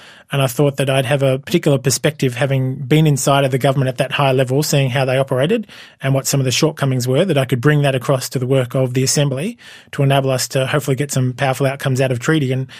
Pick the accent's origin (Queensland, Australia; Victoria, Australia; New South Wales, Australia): Victoria, Australia; Melbourne; Yeah, so I grew up in Naarm here in Melbourne. So my family comes from Framlingham down in southwestern Victoria, but yeah, grew up here in Melbourne.